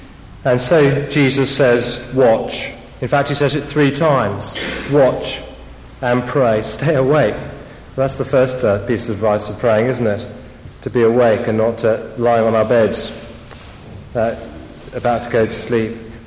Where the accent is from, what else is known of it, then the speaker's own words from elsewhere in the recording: United Kingdom; Not just, I think, because I'm British and I don't do that sort of thing.